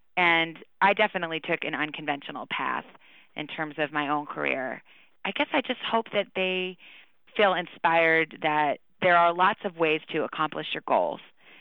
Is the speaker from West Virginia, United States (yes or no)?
no; Tucson, Arizona, United States; So I grew up in Tucson. I wasn't born there, but we moved to Tucson when I was about 3 years old. So Tucson is my home.